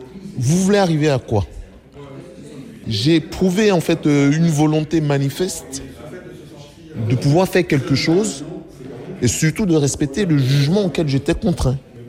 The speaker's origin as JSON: {"language": "French", "country": "Côte d’Ivoire", "moved": "as an adult", "lives_now": "France", "said": "C'est moi, je suis ivoirien."}